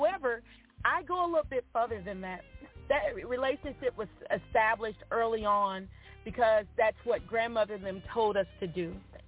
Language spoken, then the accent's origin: English; Pine Bluff, Arkansas, United States; I am from Pine Bluff, Arkansas, born and raised.